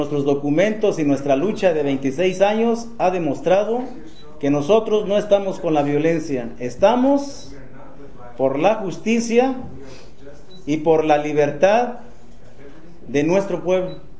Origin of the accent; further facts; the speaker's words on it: Oaxaca, Mexico; now in United States; no solamente en Oaxaca. Nosotros como magisterio oaxaqueño somos la parte muy importante